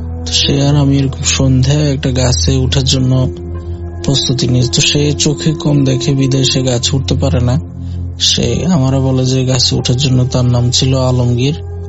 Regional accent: Noakhali, Chittagong Division, Bangladesh; now in New York, United States; আমি নিউ ইয়র্কের ব্রুকলিন থেকে বলতেছি। … আমার গ্রামের বাড়ি নোয়াখালী। তো আমি নোয়াখালীতে আমার জন্ম হয়েছে, বাট আমি নিউ ইয়র্কে আজকে দীর্ঘ বছর আমার পরিবারের সাথে।

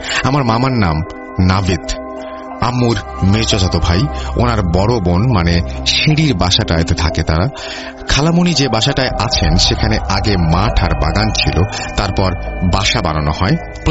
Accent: Dhaka, Dhaka Division, Bangladesh; ঢাকাইয়া একটা খানদান বলতে পারেন। একসময় আরো সুন্দর ছিল এই বাড়িটা। এই বাড়ির ইতিহাসের ঘটনা শুনতে শুনতেই আমাদের বড় হওয়া

